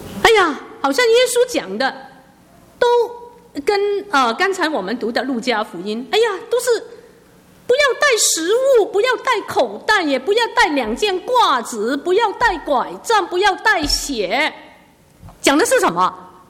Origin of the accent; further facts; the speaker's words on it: China; 我们中国人很多时候走不出去，往往是过不了我们这个面子学